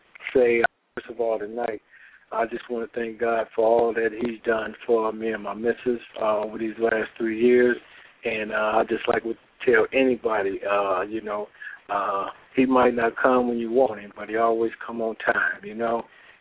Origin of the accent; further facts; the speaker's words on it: Michigan, United States; the book was accepted in the Afro-American History Museum in my hometown, Michigan.